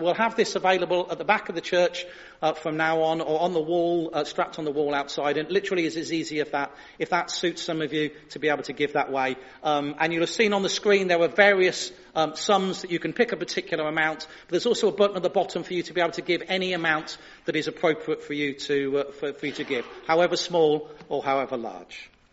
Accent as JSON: {"language": "English", "country": "United Kingdom", "said": "I know in being very British about these things, we don't like to talk about legacy and legacy giving."}